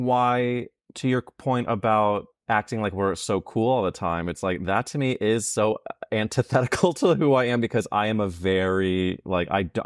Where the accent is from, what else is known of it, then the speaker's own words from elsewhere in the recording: St. Louis, Missouri, United States; I'm from St. Louis where there's an area called Forest Park and there are these fountains that we would hang out at night.